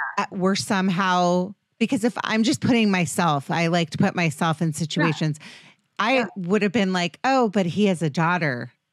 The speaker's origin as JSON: {"language": "English", "town": "Potomac", "region": "Maryland", "country": "United States", "tie": "born or raised there", "also_born_or_lived": "Washington, D.C.", "lives_now": "Los Angeles, United States", "said": "I grew up in DC, you know, everyone knows everybody. And I grew up in Potomac, Maryland"}